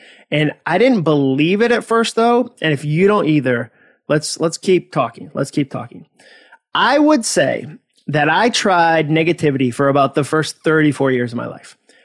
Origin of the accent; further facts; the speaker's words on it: Massachusetts, United States; Remember I said I was from Massachusetts? We use the word wicked to mean very.